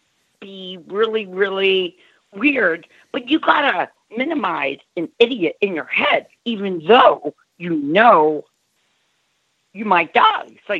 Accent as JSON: {"language": "English", "town": "Cold Spring Harbor", "region": "New York", "country": "United States", "tie": "born or raised there", "said": "This is like, I grew up in Long Island, Cold Spring Harbor, like way down the road and then way into the woods."}